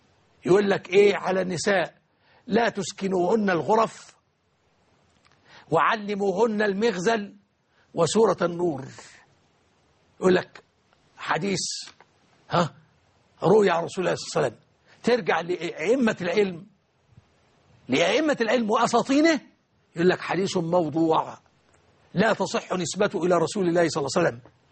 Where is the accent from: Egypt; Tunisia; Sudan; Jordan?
Egypt; في أجزاء كثيرة من بلدنا مصر العزيزة.